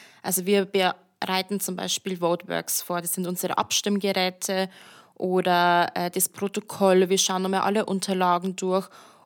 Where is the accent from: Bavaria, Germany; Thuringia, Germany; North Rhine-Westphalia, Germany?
Bavaria, Germany; Passau; Ich komme aus Niederbayern, genauer gesagt aus Passau. Und ich habe dort einen Realschulabschluss gemacht, habe auch dort meine Ausbildung absolviert zur Immobilienkauffrau.